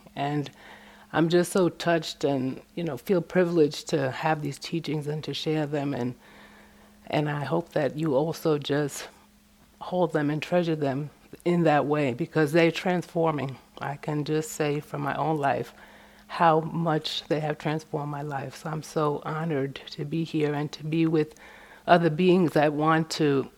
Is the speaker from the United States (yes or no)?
yes; New York, United States; I am a New Yorker. That's a mixture of Puerto Rican and New Yorker. So I'm not coming from too far.